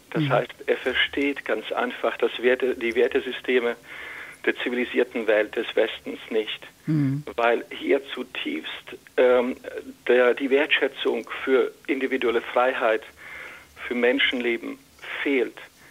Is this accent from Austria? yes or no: no; Slovakia; now in Germany; Ich selbst bin aus der Slowakei, schon länger in Deutschland wohnhaft. Meine Frau ist aus Kiew.